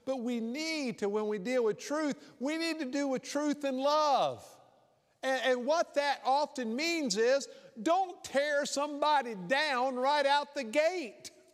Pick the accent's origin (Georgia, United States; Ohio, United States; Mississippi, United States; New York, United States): Mississippi, United States; And I told him I was from Mississippi.